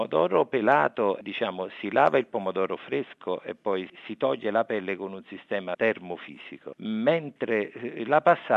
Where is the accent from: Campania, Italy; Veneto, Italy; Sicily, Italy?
Campania, Italy; Naples; sono un napoletano, sarei portato a dire la pizza piuttosto che gli spaghetti